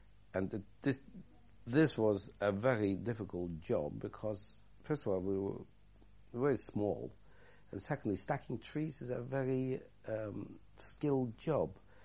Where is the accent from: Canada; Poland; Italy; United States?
Poland; moved away; I came from Poland into Germany, into Buchenwald.